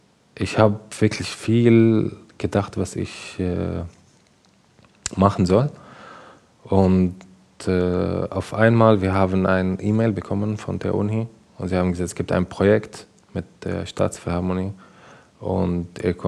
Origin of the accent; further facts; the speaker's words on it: Syria; ich komme aus Syrien